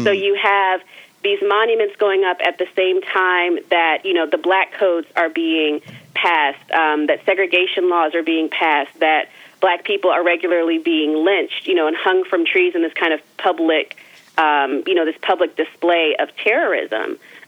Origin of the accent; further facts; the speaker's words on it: Maryland, United States; also born or lived in Durham, North Carolina; I was born in Durham, North Carolina. I did all my grade school in Maryland, which is, you know, kind of a like a border state, basically